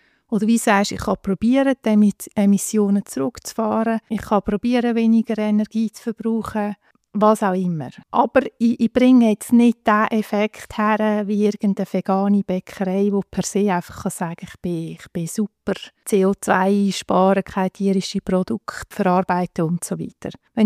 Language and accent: German; Zug, Switzerland; Aber ich kann von meiner Heimat reden, Zuggerland.